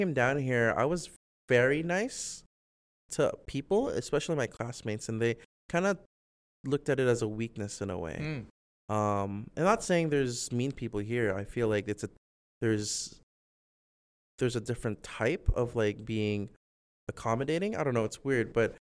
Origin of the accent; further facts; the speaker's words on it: Calgary, Alberta, Canada; moved away as an adult; now in United States; So I came to California from Calgary in 2008.